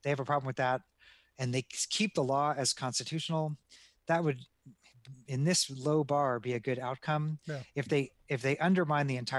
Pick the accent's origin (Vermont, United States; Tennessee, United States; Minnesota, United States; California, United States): Tennessee, United States; you know, I'm from Tennessee, right?